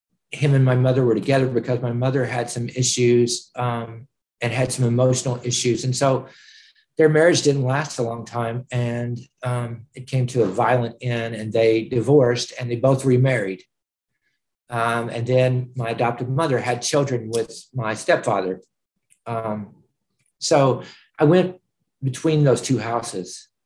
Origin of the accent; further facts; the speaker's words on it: Owensboro, Kentucky, United States; I was born in Kentucky. I was adopted at 6 months old. I hadn't been taken care of very well. And through word of mouth, a couple adopted me in Owensboro, Kentucky.